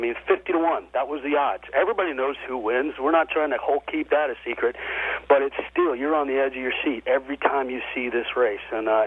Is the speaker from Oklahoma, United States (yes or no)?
yes; Oklahoma, United States; But, you know, just growing up in Oklahoma, you're influenced by that kind of music. Some of the best in the world have come out of there.